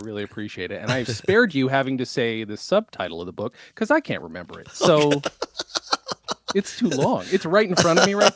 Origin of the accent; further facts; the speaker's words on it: New York, United States; also born or lived in England / Germany; So I grew up in upstate New York for the most part. Mm-hmm. My parents were both in the military, so we went all over the place. I was born in England, went to Germany, but then set